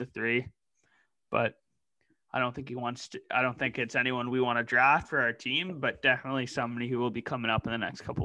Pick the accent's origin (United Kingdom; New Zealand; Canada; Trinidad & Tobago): Canada; It's hard not to be a believer as a Canadian.